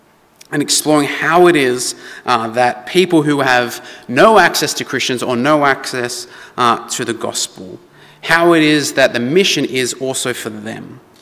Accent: Australia; And I'm from the Anglo-Australian people group.

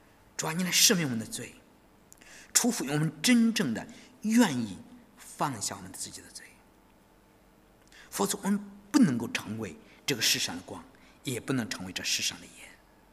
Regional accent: China; 就是这样的爱感化了我们中国人的心。

